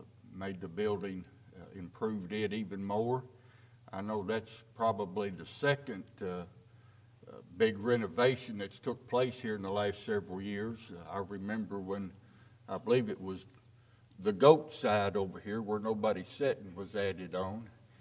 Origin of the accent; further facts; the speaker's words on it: Louisville, Kentucky, United States; I grew up in Louisville and was a member of Becker Drive.